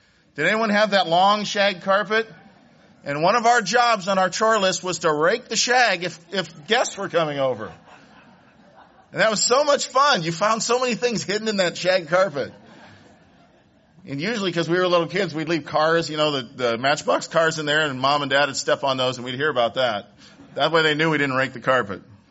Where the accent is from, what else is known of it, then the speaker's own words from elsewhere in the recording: Illinois, United States; now in Ohio, United States; I'm really from Illinois, though. I was a transplant to Ohio.